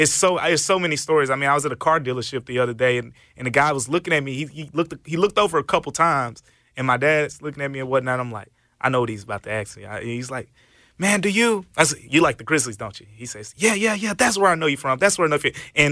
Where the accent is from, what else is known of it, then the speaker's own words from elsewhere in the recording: Memphis, Tennessee, United States; I'm born and raised in Memphis, but I went to school in Knoxville.